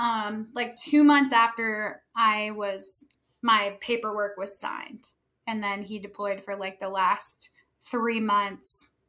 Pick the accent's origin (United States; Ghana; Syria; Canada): United States; New York; And then I started hanging out with a bunch of stay-at-home moms in Tennessee, and I'm from New York.